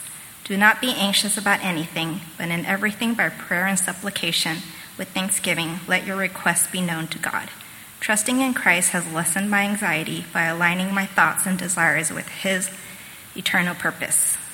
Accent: California, United States; I am here tonight to share my testimony with you. I grew up in California in a Buddhist household

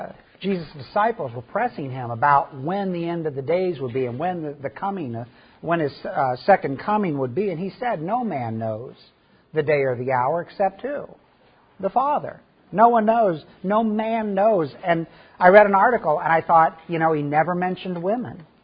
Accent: Midwest, United States; now in Texas, United States; I grew up in the Midwest, and I learned to swim mostly in rivers and lakes. And that's kind of a foreign concept when you get into Texas.

